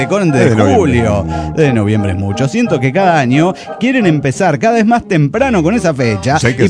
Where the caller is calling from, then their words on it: Chihuahua, Mexico; de Chihuahua, México.